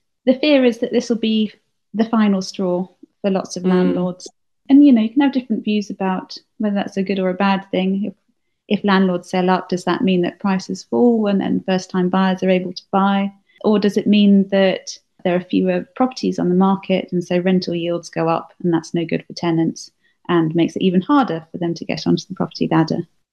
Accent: United Kingdom; and there are always things to grumble about here, and maybe that's sort of part of what we like about being British.

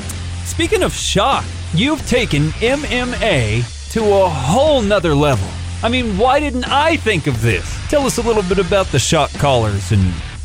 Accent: Alamogordo, New Mexico, United States; Southern New Mexico, small town called Alamogordo.

